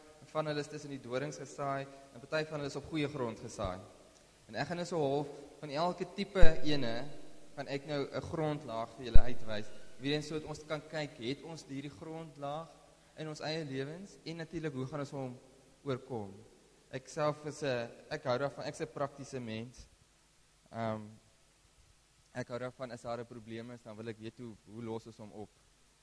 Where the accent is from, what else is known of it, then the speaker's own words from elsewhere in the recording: Kakamas, Northern Cape, South Africa; ek kom nou, sy kom van Namakoland, maar ek kom van Kaimoes af.